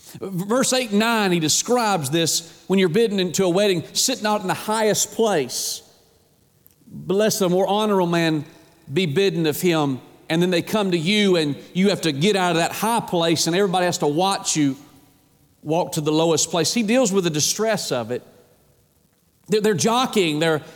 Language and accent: English; Atlanta, Georgia, United States; My growing up in Atlanta, my stepfather, from the time I was 6 years old, I started attending football games in Atlanta